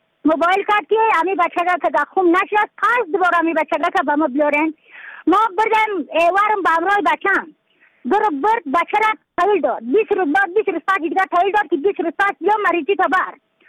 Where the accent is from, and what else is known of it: Badakhshan, Afghanistan